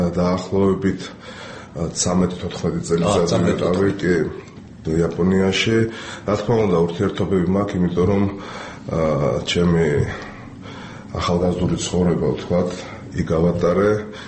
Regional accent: Sukhumi, Abkhazia, Georgia; moved away; also born or lived in Tbilisi; დიახ, მე ეს სოხუმელი ვარ წარმოშობით. ეს ტრაგედია რომ მოხდა აფხაზეთის ზურთან დაკავშირებით, მაშინ გადმოვიდა ჩემი ოჯახი თბილისში

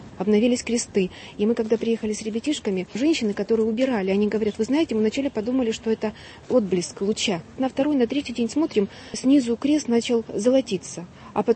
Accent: Siberia, Russia; И мы же каждый год едем в отпуск, как говорим, сибиряки, на большую землю

